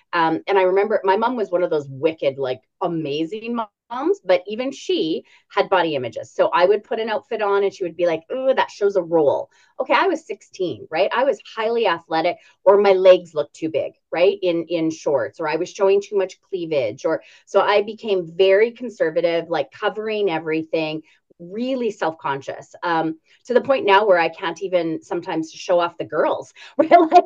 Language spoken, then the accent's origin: English; Calgary, Alberta, Canada; So I probably am one of the very few humans that was born and actually raised and stayed in Calgary. Because normally you hear people that have moved here, but I was actually born here.